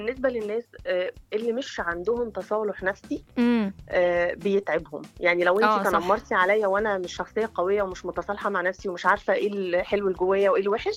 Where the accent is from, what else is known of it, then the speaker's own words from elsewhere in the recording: Egypt; بس احنا بنحبها عشان احنا دمنا خفيف كمصريين